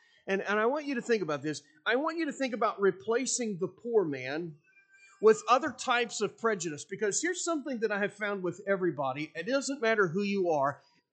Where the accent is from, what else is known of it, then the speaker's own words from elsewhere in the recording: Ohio, United States; a lot of people didn't like me because I was from Ohio.